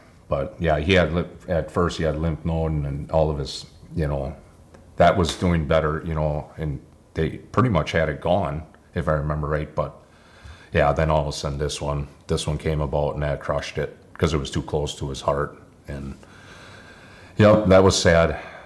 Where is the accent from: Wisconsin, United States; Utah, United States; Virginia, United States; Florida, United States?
Wisconsin, United States; Pipe; And I grew up in Pipe, Wisconsin.